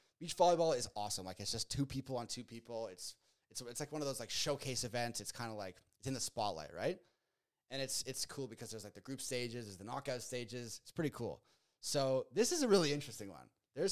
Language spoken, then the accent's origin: English; Canada; Now, we are Canadian.